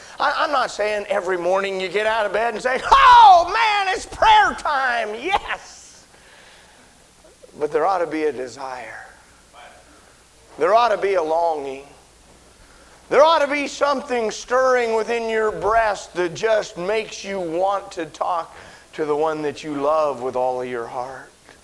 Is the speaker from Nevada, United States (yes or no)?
yes; Jackpot, Nevada, United States; I told you yesterday where I grew up in Jackpot, Nevada. It's right on the Idaho border. Our town was a mile high. We're up in the mountains.